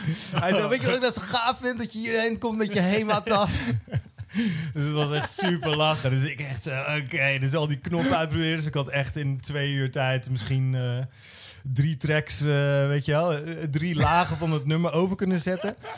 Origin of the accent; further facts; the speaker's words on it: Brielle, South Holland, Netherlands; iemand in Den Briel, waar ik ben opgegroeid